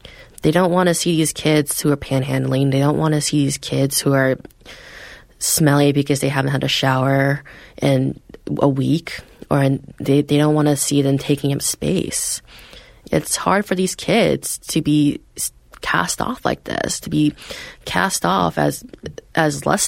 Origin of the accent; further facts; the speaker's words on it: East Coast, United States; now in West Coast, United States; I grew up on the East Coast.